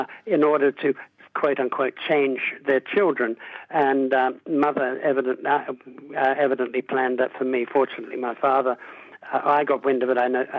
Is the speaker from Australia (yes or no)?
yes; Australia; moved away; And for me as an Australian, heartbreaking. I had always said to Americans, I'd always compared our governments and said our country was better than theirs as far as government. And we at that point left Australia.